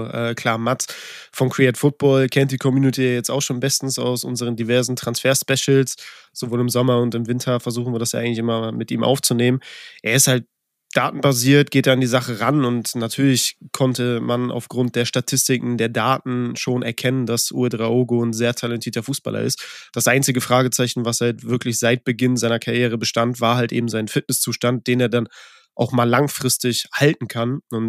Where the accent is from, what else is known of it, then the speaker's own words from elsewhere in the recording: Cologne, North Rhine-Westphalia, Germany; Ich bin Kölner, ja. Gebürtiger Kölner. Also nicht hergezogen, sondern hier auch groß geworden. Noch nie woanders gelebt.